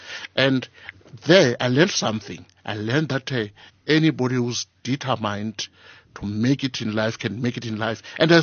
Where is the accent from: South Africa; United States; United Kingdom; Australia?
South Africa; Limpopo; born or raised there; also born or lived in Alexandra, South Africa